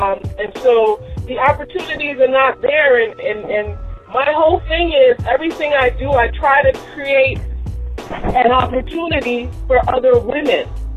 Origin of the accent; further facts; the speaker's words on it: Brooklyn, New York, United States; Well, I grew up in Brooklyn, New York.